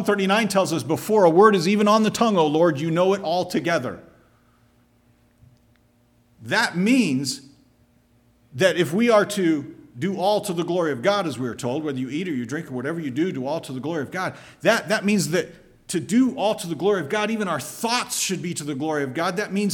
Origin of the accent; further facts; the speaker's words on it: United States; I'm an American. I'm all about independence. We celebrate Independence Day.